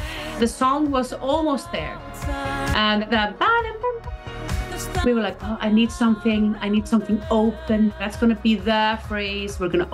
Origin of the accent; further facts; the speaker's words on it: Iceland; English is a second language; it's French, and then English, and we're from Iceland, oh my God!